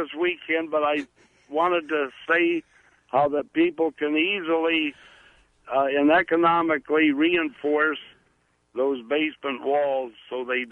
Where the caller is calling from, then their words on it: Britt, Iowa, United States; I'm calling from the Hobo Convention at Britt, Iowa.